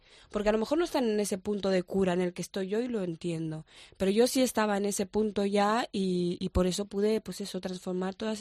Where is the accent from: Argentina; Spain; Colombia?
Spain; yo soy una mujer española, yo me he criado aquí, mi cultura ha sido aquí, me he educado aquí, mi imaginario es de aquí.